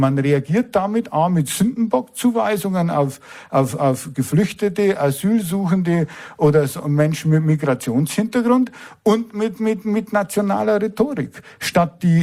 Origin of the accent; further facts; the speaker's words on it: Regensburg, Bavaria, Germany; Ich bin aus Regensburg.